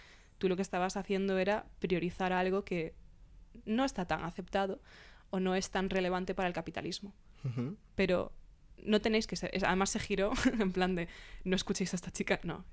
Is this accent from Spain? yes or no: yes; Galicia, Spain; cuando yo llegué en primero, desde Galicia, como bien has dicho, estaba muy sola y no entendía nada